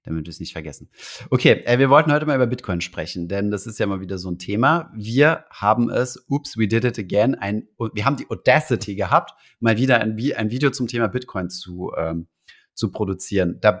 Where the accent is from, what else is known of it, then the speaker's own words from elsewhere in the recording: Germany; Als Deutscher in Georgien bist du sowieso immer willkommen, habe ich das Gefühl.